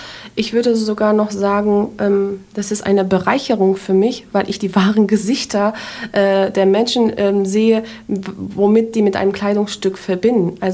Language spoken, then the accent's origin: German; Germany; aber ich bin doch eine Deutsche, halb Türkin, also ist das Problem. Ich habe die Chance, mit 2 Kulturen aufzuwachsen, warum soll ich das nicht nutzen?